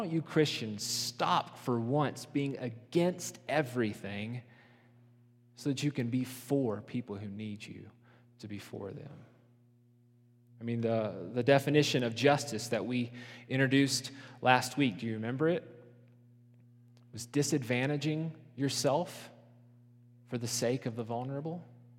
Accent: Appalachia, United States; Where I grew up in Appalachia, that short list went a little something like this.

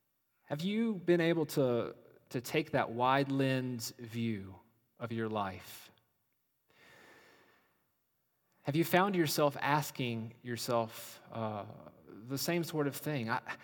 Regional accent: United States; my home country

